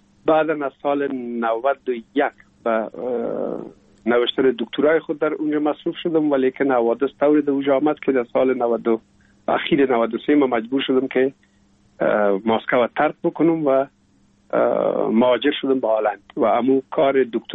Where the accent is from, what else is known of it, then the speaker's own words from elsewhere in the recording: Kabul, Afghanistan; also born or lived in Pul-e Khumri; بعد از او جاب کار بابیم حساب در کابل میکرد و انتقال کرد به اینجا. ما هم امرای مادرم با بابیم یا پدرم آمدیم به کابل و دیگه باز این کابل تقریبا دائمی همیشه باشنده شدیم